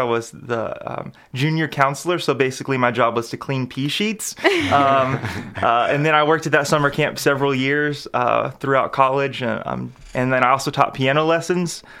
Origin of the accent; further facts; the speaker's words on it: Berea, Kentucky, United States; No, absolutely not. I grew up in Berea, Kentucky, and some of my first experiences in agriculture were fails.